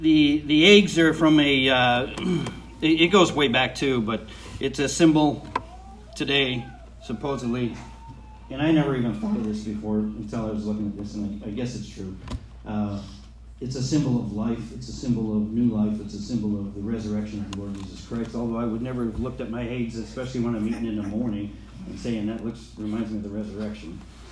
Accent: Canada; now in United States; I'm glad I live in North America, by the way. And I love the United States, even though I'm a Canadian.

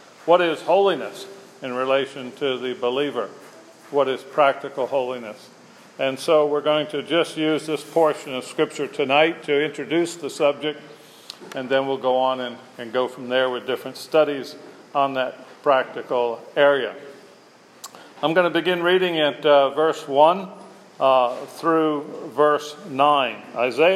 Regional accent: Augusta, Georgia, United States; now in Lincolnton, United States; my wife Barbara. We're from Augusta, Georgia. That's the biggest city. Actually, we live in a little town called Lincolnton, and we fellowship at the Washington Bible Chapel in Washington, Georgia.

